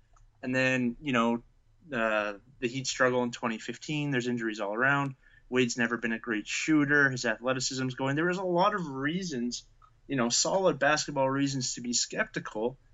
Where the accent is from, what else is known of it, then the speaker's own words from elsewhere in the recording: Canada; as a Canadian who watched Luis Scola absolutely torch your national team